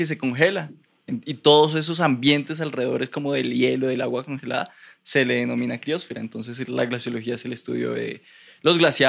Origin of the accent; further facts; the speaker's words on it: Motavita, Boyacá, Colombia; Yo soy de Boyacá, entonces vivo me crié en un pueblo que se llama Motavita.